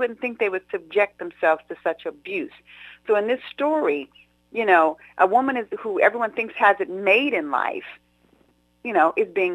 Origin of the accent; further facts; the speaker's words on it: San Jose, California, United States; I grew up in San Jose. It was very Spanish. It was mostly Mexican, white, and black, and then you know, everyone intermarried, so it was very biracial and triracial.